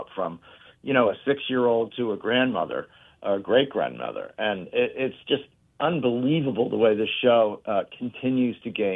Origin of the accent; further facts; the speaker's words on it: New Jersey, United States; I'd go into Philadelphia. I grew up in South Jersey, so we just jump on the speed line going to Philadelphia.